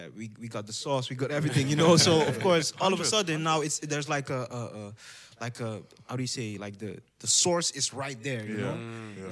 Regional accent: Baltimore, Maryland, United States; I grew up in Southeast Balmer, kind of rough, and it was an interesting experience because from a young age I started getting into contact with different cultures.

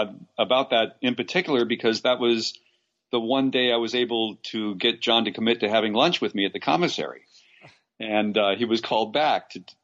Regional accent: Los Angeles, California, United States; and I raised in L.A., and I did have a step-grandfather from Brooklyn

